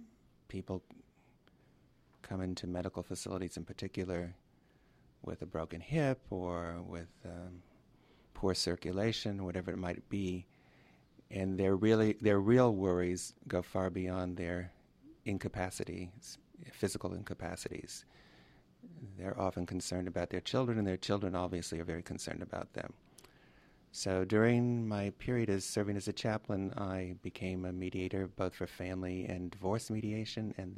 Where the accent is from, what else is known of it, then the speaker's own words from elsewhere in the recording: Miami Beach, Florida, United States; also born or lived in Michigan; I was born in Michigan, but I grew up in Miami Beach.